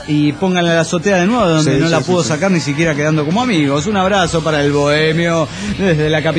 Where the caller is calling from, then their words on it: Mexico; Soy el Tacuben de Netzahuaca, allá de México.